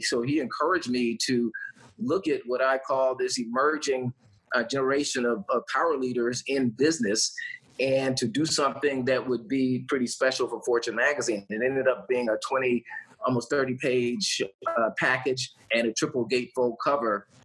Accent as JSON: {"language": "English", "town": "Tulsa", "region": "Oklahoma", "country": "United States", "tie": "born or raised there", "said": "I grew up in Tulsa, Oklahoma, which many are now learning was the site of Black Wall Street"}